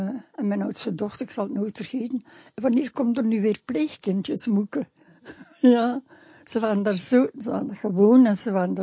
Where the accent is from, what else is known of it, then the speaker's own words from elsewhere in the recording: Flanders, Belgium; ja maar ik ben een Vlaming.